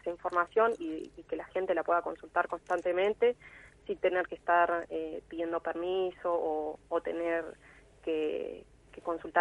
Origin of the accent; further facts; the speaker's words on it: Esquel, Chubut, Argentina; yo también soy de Esquel, así que siempre tengo comunicación con gente de allá